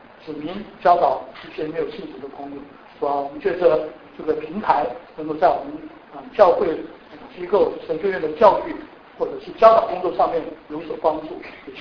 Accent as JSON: {"language": "Chinese", "country": "China", "said": "我们中国人讲说工于善其事"}